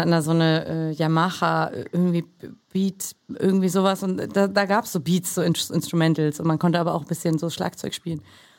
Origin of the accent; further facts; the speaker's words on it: Germany; also born or lived in Mexico / Croatia; Ja. Ja, also ich bin dreisprachig aufgewachsen. Mutter kroatisch, Vater aus Mexiko, in Deutschland aufgewachsen. Also das war dann die dritte Sprache.